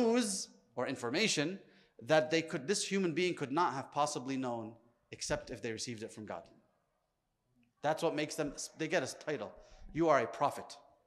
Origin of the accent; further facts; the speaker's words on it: New York, United States; now in Mecca, Saudi Arabia; I'm from New York, and we're all, you know, neighbors.